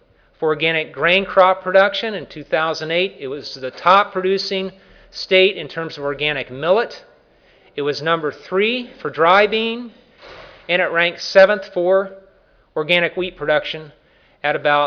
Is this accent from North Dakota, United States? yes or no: yes; North Dakota, United States; I like this slide also because I'm from North Dakota